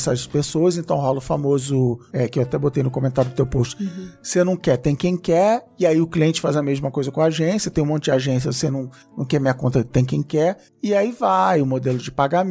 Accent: Rio de Janeiro, Brazil; now in São Paulo, Brazil; eu também tô nessa lista, também sou do Rio, também vim pra São Paulo

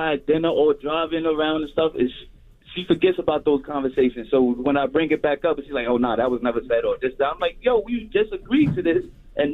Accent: Bronx, New York, United States; I'm from the Bronx.

